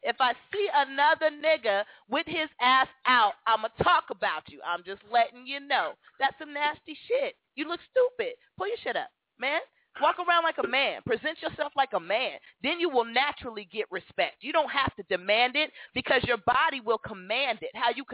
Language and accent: English; San Diego, California, United States; I mean, I grew up in San Diego with everybody.